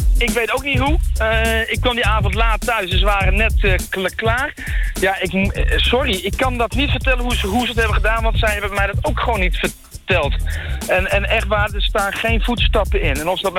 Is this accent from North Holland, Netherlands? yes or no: no; Gelderland, Netherlands; now in Achterhoek, Netherlands; Want ik kom hier oorspronkelijk niet vandaan. Ik kom hier van de Veluwe af.